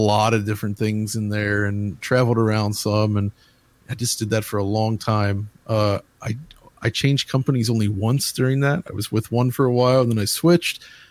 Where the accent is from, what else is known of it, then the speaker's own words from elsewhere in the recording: Cincinnati, Ohio, United States; Is actually from, I'm from Cincinnati, Ohio.